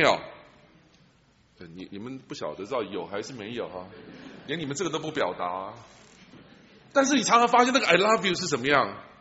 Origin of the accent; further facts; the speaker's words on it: China; 特别我们中国人哈、啊，中国的大男人。很难做得到。我们中国人这个，特别是男人的这个